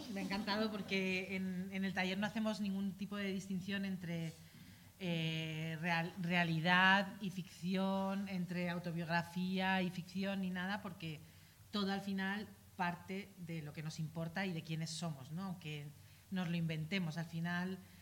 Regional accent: Madrid, Community of Madrid, Spain; yo que soy madrileña de 46 años que ha vivido atentados en Madrid

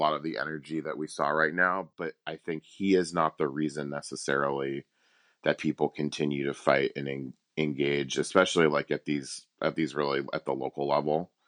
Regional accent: Houston, Texas, United States; There's a woman named Lena Hidalgo who just got elected down in my hometown of Houston.

